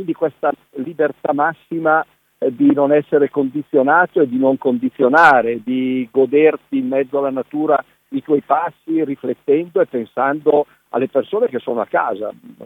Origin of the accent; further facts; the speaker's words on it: Palazzago, Lombardy, Italy; tornare a Bergamo, al mio paese Palazzago